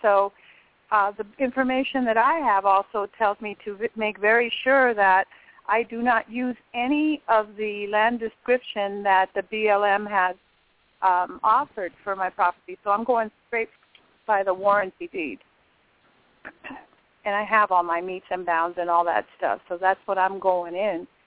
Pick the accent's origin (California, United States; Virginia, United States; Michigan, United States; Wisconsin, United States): California, United States; I'm from California.